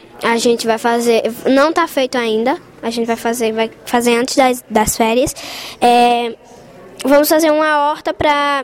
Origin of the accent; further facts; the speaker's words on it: Rio Grande do Norte, Brazil; tenho 12 anos, estudo na Escola Estadual Antônio de Oliveira Fagundes e sou do Rio Grande do Norte.